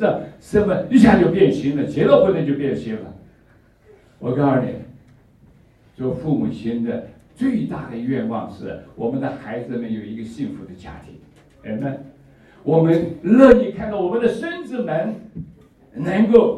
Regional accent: China; 我们中国人说得好，没错的。

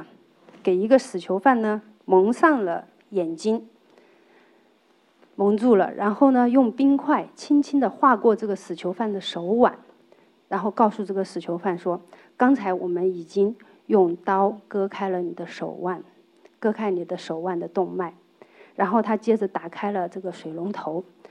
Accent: China; now in Japan; 好像我们中国人的就在日本生活呢，就会更加的更容易抑郁。是我们中国人的是比较更加内敛

